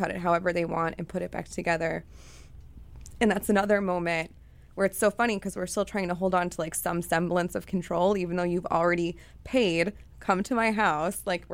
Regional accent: Chicago, Illinois, United States; I grew up in Chicago with a mother who was an addict and also really depressed

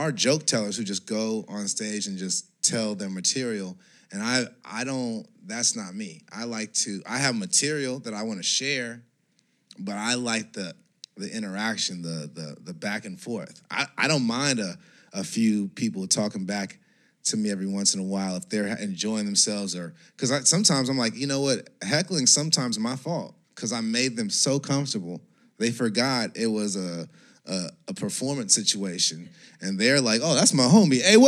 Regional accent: Los Angeles, California, United States; Hood Adjacent is how I phrase where I come from in LA. Like, I'm from South Central, but, like, not the South Central.

